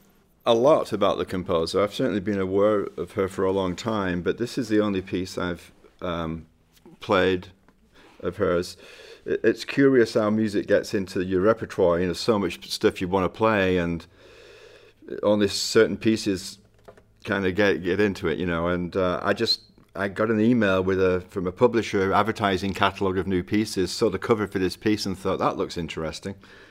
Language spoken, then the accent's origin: English; England, United Kingdom; Well, as an Englishman, I would certainly agree.